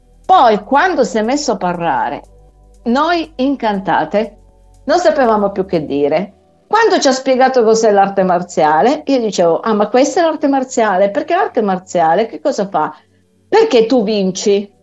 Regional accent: Turin, Piedmont, Italy; io sono di Torino

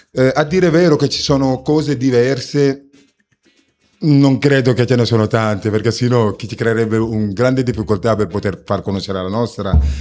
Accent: Senegal; Io vengo dal Senegal

